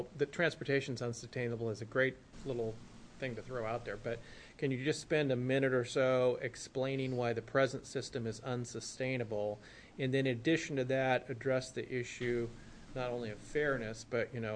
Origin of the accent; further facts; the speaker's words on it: Beaverton, Oregon, United States; I'm from the Beaverton area, so I, like you, have become something of an expert on the issue of congestion